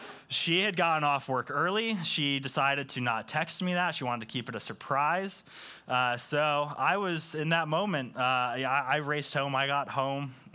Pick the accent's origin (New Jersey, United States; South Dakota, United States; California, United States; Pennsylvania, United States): New Jersey, United States; I grew up in New Jersey. I learned how to drive in New Jersey.